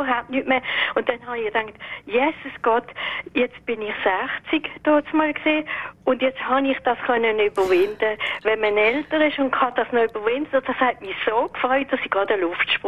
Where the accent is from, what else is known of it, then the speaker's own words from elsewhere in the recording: Muttenz, Basel-Landschaft, Switzerland; Und zwar habe ich auf den Wartenberg gesehen, wo ich aufgewachsen bin.